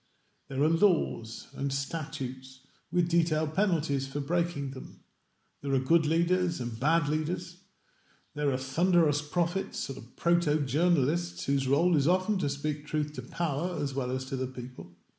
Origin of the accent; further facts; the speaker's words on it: England, United Kingdom; The Labour household I grew up in England, not Wales, of course, was only mildly political, and it was even less religious.